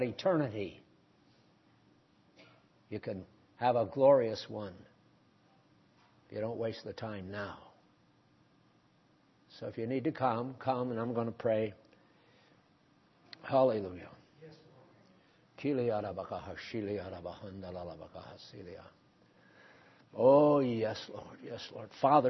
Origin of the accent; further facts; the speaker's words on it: New England, United States; Well, of course, I come from New England.